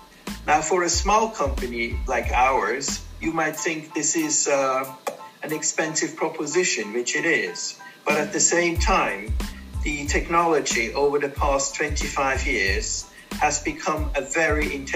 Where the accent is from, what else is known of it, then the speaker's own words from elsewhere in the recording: Switzerland; English is a second language; moved away as an adult; I wanted the adventure of the Far East. I grew up in Switzerland. I had worked in Europe, done some internships in the United States, and also wanted to see what Asia has to offer.